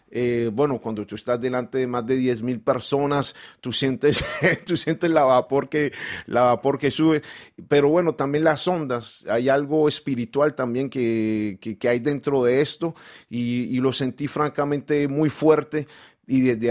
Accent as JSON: {"language": "Spanish", "country": "Colombia", "said": "estoy muy contento que este año en mi país, en Colombia, hubo un cambio de bando en el poder"}